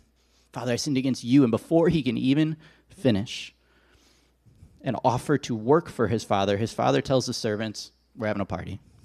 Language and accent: English; Watertown, Wisconsin, United States; now in Madison, United States; I moved from Watertown, Wisconsin, which is about 45 minutes from here, and I moved to Madison in 2004 to go to college.